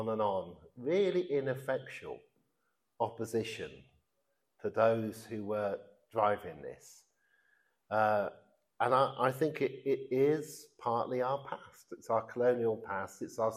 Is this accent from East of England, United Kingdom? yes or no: no; Oxford, South East England, United Kingdom; Which is why the two MPs in my life, in my hometown, Andrew Smith and Annalise Dodds, who are both nice enough people, St. John's College, Oxford students, Oxford East MP